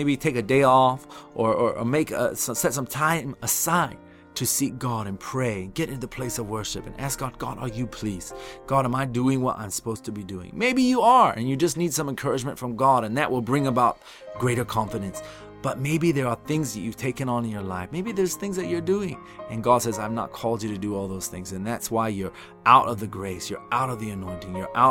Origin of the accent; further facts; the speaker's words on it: United States; you know, and I'm an American, and in America, one of the top sports that we play is baseball.